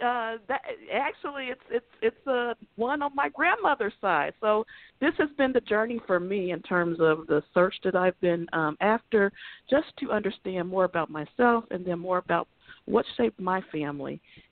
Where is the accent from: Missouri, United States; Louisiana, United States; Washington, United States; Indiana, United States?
Indiana, United States; Well, I hail from Northwest Indiana